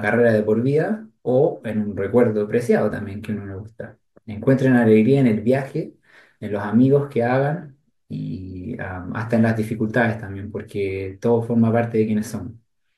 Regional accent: Chile; más que nosotros como somos chilenos

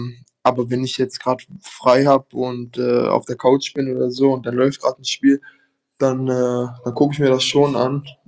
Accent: Berlin, Germany; Ich komme aus Berlin

